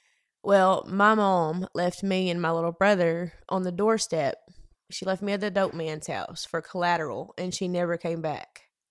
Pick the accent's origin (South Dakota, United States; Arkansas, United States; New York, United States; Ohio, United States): Arkansas, United States; Batesville; moved away; I moved here from Arkansas about 2 years ago, and was terrified, because this is a whole lot bigger for the little bitty town that I'm from.